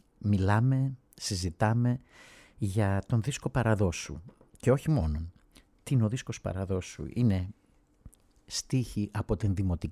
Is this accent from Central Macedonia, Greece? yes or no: yes; Thessaloniki, Central Macedonia, Greece; Εγώ γεννήθηκα, μεγάλωσα στη Θεσσαλονίκη, μια μεγάλη πόλη, δηλαδή δεν έχω ζήσει σε χωριό.